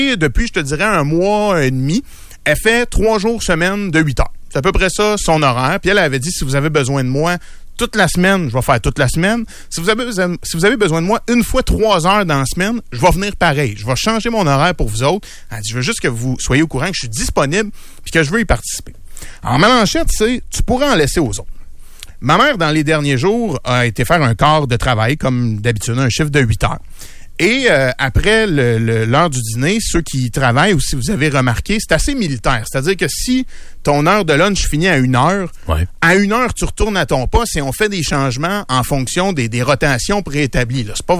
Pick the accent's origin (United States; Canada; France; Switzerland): Canada; Quebec; born there; Moi, je viens pas de Québec. Ma mère est encore où je suis né, puis c'est sur la rive sud de Montréal.